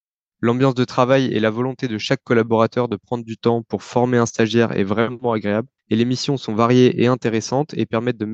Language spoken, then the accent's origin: French; Beaune, Bourgogne-Franche-Comté, France; je suis originaire de Beaune en Bourgogne.